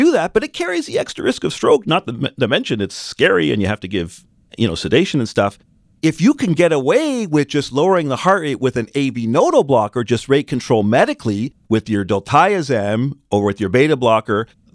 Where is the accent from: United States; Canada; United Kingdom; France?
Canada; Well, I'm both Canadian and American, so I straddle the argument